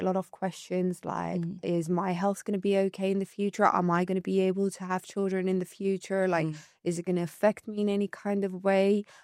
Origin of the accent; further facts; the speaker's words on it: Larnaca, Larnaca District, Cyprus; born or raised there; now in Nicosia, Cyprus